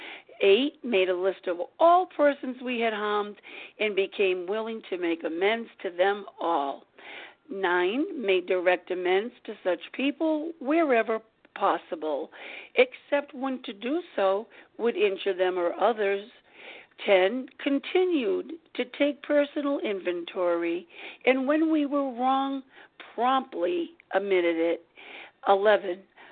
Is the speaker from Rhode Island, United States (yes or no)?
yes; Rhode Island, United States; I am from Rhode Island.